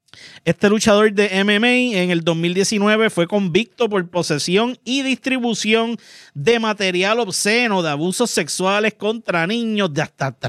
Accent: Puerto Rico; lo que nos reconoce como puertorriqueños

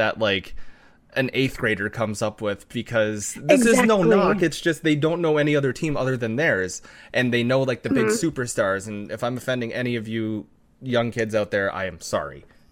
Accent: Ontario, Canada; I've always lived like near the Toronto area, or because I am Canadian, even when we did not live in Toronto.

